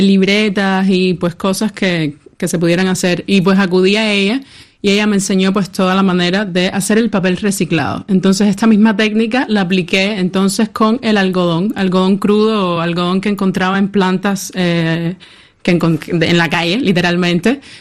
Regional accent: Havana, Cuba; con fibras que pudiera conseguir en La Habana, que es de donde soy, donde vivo.

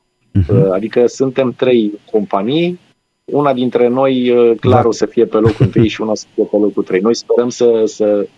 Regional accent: Romania; pe lângă faptul că ne mândrim că suntem români

